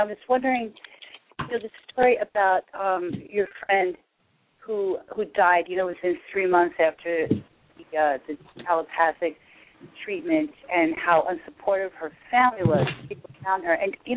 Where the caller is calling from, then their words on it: New York, United States; I'm calling from New York